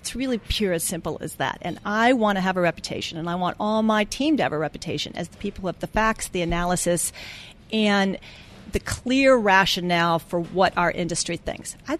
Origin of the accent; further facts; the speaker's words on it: Iowa, United States; There's a Coke bottler in my home state of Iowa